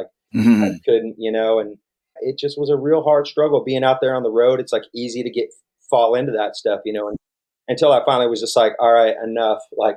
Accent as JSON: {"language": "English", "town": "Vacaville", "region": "California", "country": "United States", "tie": "born or raised there", "said": "And another thing I did just growing up in Vacaville that was kind of funny is I lived by this big old hill"}